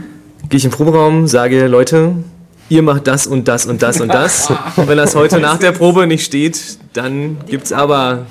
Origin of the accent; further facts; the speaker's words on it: Brandenburg, Germany; moved away; Vorher war es so ein bisschen Stückelei, so Luckenwalde, Potsdam. Da kommt auch die Connection her sozusagen. Wir sind ursprünglich alle aus der Ecke und sind dann irgendwann nach und nach hergezogen.